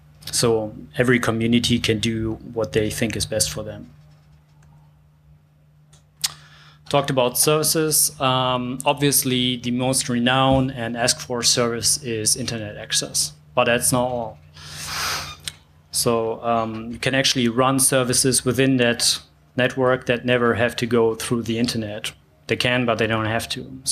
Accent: Hamburg, Germany; Once again, since I'm from Hamburg, I take Hamburg as an example.

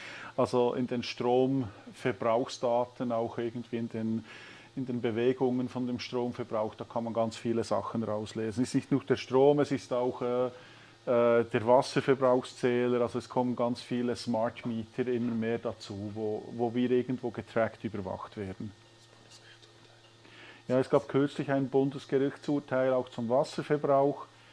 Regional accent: Bern, Switzerland; Ich komme jetzt aus dem Kanton Bern, aus Nähe der Stadt Bern.

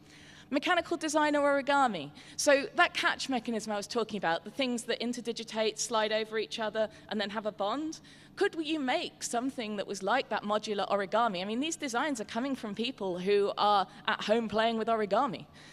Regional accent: United Kingdom; As a British person, I feel a little bit unsure about this

